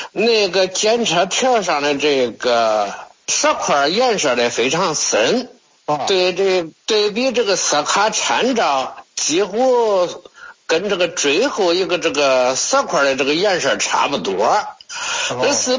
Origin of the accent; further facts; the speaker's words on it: Henan, China; 我家是河南的。